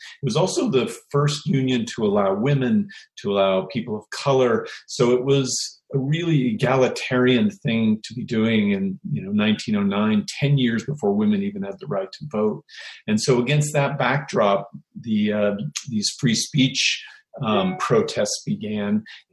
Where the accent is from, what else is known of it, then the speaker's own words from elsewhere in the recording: Spokane, Washington, United States; this fascination with my hometown at that period. It was doubling in size every 6 or 7 years. 7 railroads came through Spokane.